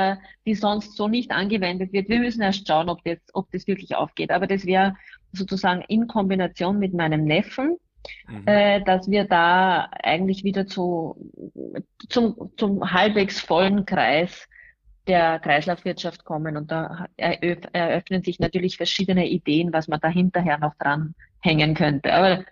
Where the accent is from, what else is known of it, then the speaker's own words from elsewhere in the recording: Rohrau, Lower Austria, Austria; ich wäre ursprünglich dafür vorgesehen gewesen, die Landwirtschaft von meinen Eltern zu übernehmen, habe mich aber dann dagegen entschieden, weil es bei uns in Rorau so viele Gelsen gibt